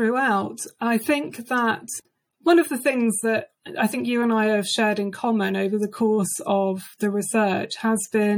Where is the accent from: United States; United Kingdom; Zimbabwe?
United Kingdom; moved away; if me as a British passport holder with full British nationality finds myself without a right to vote because I no longer live in that country?